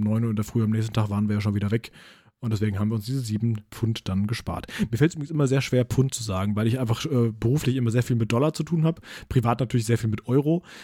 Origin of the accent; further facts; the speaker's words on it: Germany; Also da verstehe ich ja schon wenig und ich bin Deutscher, ja.